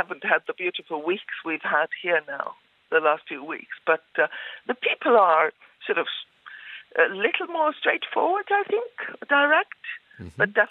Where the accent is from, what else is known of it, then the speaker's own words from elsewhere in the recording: Reykjavik, Capital Region, Iceland; English is a second language; also born or lived in East Iceland; I grew up mostly in Reykjavik. I was for 5 years on the East Coast there where my parents were teaching.